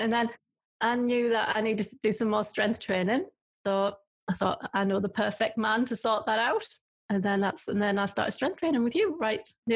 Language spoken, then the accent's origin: English; North East England, United Kingdom; we are not from Lancashire. We're from small villages in County Durham.